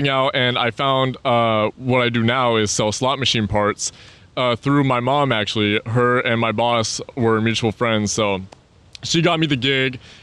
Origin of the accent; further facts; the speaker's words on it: Las Vegas, Nevada, United States; Born and raised in Vegas. So I've been around the casino industry my entire life.